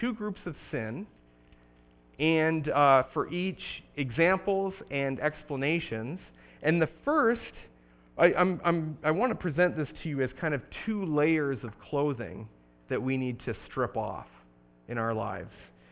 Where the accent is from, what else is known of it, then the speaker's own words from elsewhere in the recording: Binbrook, Ontario, Canada; I was an apprentice plumber in my hometown of Bimbrook, Ontario.